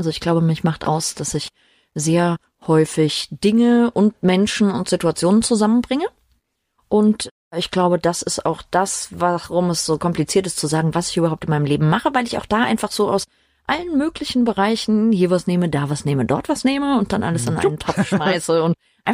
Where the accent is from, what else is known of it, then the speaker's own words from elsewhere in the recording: Saulheim, Rhineland-Palatinate, Germany; Groß geworden bin ich in Saulheim. Okay. Zur Schule gegangen in Alzey. Und studiert habe ich dann in Mainz. Aber ich bin tatsächlich Dorfkind, also Saulheim.